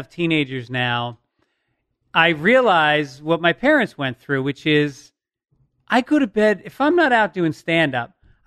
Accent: Tarrytown, New York, United States; also born or lived in Bronx, New York; Born in the Bronx, and then grew up mostly in Tarrytown, New York, which is about a half hour north of there.

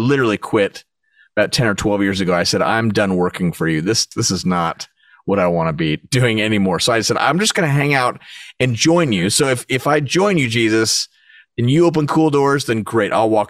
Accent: California, United States; now in Franklin, United States; We live in Franklin, Tennessee now, and I'm from Orange County, California.

